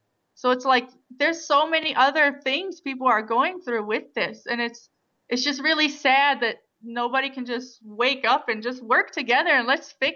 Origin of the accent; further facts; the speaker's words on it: United States; I'm not Mexican. I'm American. I want to be here in America.